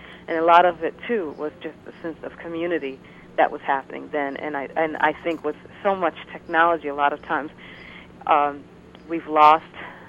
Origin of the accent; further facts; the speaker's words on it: Detroit, Michigan, United States; And so, and it's great for us to both be on at the same night because we're both from Detroit.